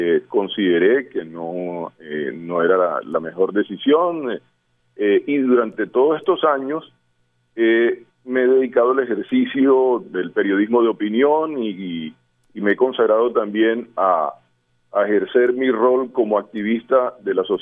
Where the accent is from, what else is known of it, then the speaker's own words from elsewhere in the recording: Barranquilla, Atlántico, Colombia; quién como barranquillero, como alguien que ama la ciudad, que la ha sentido, que la ha vivido